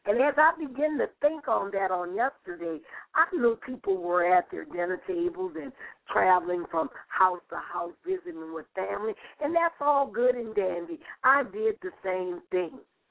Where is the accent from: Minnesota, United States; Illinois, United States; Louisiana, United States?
Louisiana, United States; New Orleans; she lives in the city of New Orleans, Louisiana, my hometown.